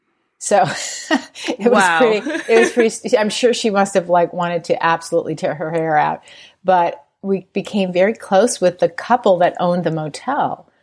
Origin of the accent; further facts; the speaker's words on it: Montana, United States; born there; We moved around a lot. I was born in Montana, which was a little obscure, but we moved constantly.